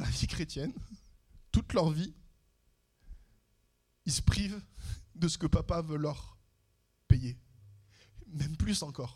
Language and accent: French; France; also born or lived in Canada; Je dis « Ah bah dis donc, c'est pas comme ça chez nous en France. Hein. »